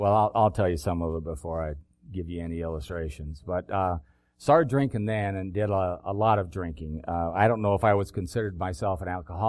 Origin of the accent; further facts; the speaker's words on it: Branson, Missouri, United States; also born or lived in San Mateo, California; I was born in San Mateo near San Francisco. But then we moved to Branson, Missouri.